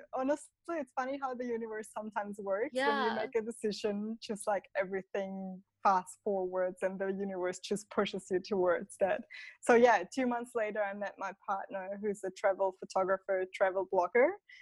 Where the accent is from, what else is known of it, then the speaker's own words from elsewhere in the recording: Switzerland; when I grew up in Switzerland